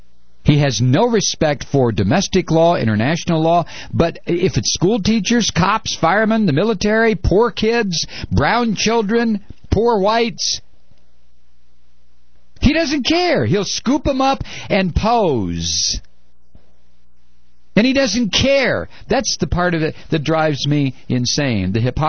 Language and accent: English; Toledo, Ohio, United States; You know, I grew up in Toledo, Ohio. It's 46 miles from Detroit.